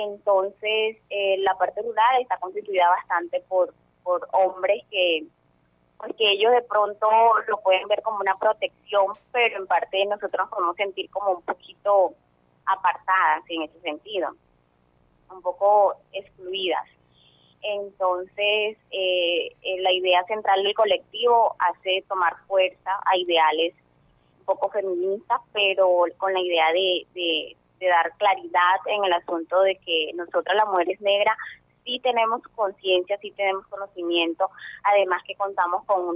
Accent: Guacoche, Cesar, Colombia; soy de Huacoche Cesar y soy una de las líderes comunitarias.

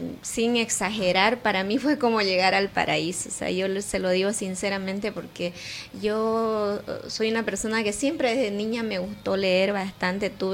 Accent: Cotagaita, Potosí, Bolivia; born there; now in Santa Cruz, Bolivia; Yo soy nacida en Potosí, en la provincia Norchichas de Potosí, en la capital de la provincia Norchichas, que se llama Cotagaita, es en el sur de Potosí.

